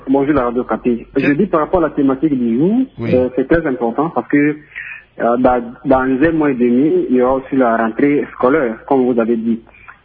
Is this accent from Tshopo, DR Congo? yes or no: no; Mbandaka, Équateur, DR Congo; moi je fais allusion ici chez nous à Manaka, à l'Équateur